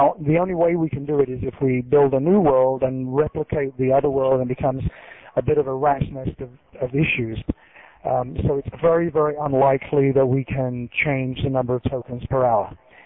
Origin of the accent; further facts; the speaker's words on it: London, United Kingdom; now in United States; Yeah, I'm a Londoner.